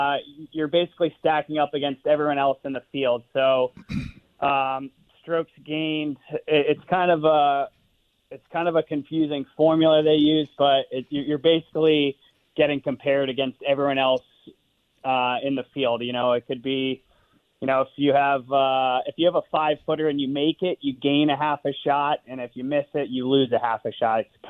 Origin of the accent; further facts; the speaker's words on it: Burtonsville, Maryland, United States; also born or lived in Takoma Park / Rockville; I was born in Tacoma Park, and now they run with it and say I'm from Tacoma Park. I grew up in Burtonsville, Maryland. We moved to Rockville inside Manor Country Club my junior, senior year of high school